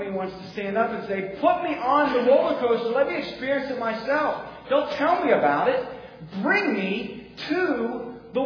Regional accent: Ohio, United States; I'm from Ohio. I've been there. You trust me.

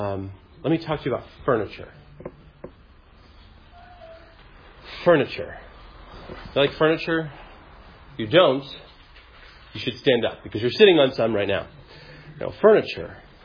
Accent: Florida, United States; accent: Florida; Got to get my Florida accent back.

